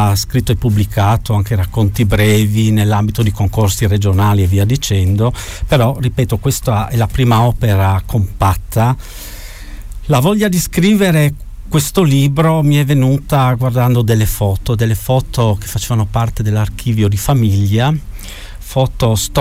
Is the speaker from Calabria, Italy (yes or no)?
no; Friuli-Venezia Giulia, Italy; io sono carnico doc, quindi sono figlio della Carnia, nel senso che da parte di mio padre provengo da Ovaro, da parte di mia madre provengo da Rigolato, quindi più carnico di così non si può.